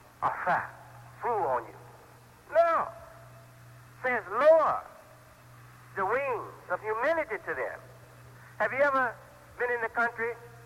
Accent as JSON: {"language": "English", "town": "Chicago", "region": "Illinois", "country": "United States", "tie": "born or raised there", "also_born_or_lived": "Detroit", "said": "I'm an American, I was born here. I wasn't born on the moon, I was born here. Born in Detroit, Michigan, raised up from a little child, less than 1 year old, in Chicago. Been in Chicago for 43 years almost."}